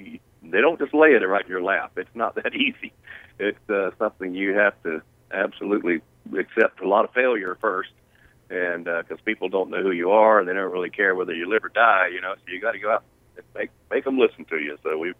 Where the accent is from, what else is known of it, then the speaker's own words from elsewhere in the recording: Jacksonville, Florida, United States; And, you know, we came from Jacksonville, Florida.